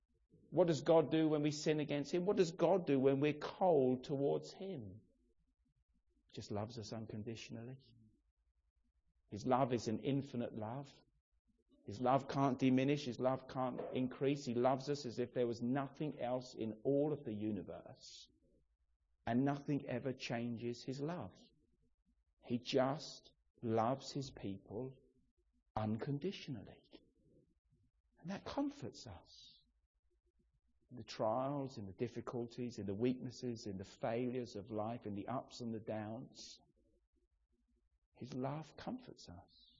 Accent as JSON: {"language": "English", "region": "England", "country": "United Kingdom", "said": "I'm sure we all know that as English people."}